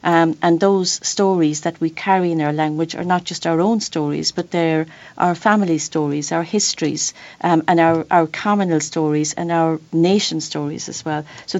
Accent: Ireland; But another example would be my home country, Ireland.

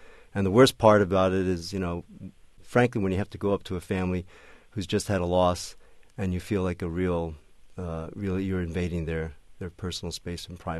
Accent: New York City, New York, United States; I'm a native, born and raised in New York City. And I would see stories about Chinatown, where I did not live

